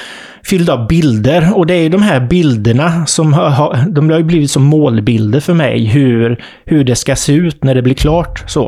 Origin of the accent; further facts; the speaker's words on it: Västra Götaland County, Sweden; jag tror det mesta är nog i min hembygd här, alltså södra Västergötland